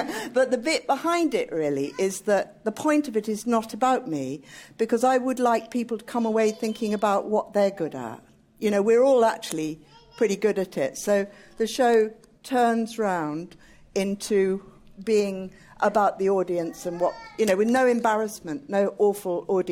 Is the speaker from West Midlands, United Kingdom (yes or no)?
no; Sidcup, London, United Kingdom; And I was brought up in Sidcup, so I'm a very polite person.